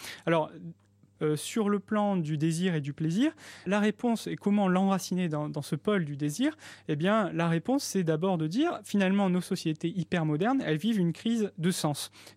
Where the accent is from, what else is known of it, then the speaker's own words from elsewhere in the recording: Bordeaux, Nouvelle-Aquitaine, France; je suis moi-même de Bordeaux